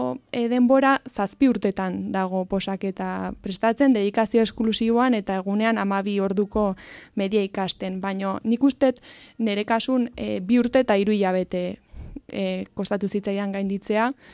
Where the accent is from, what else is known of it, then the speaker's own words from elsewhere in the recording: Spain; hemen gaztelania eta euskera nire ama hizkuntza euskera da, gaztelaniare baita.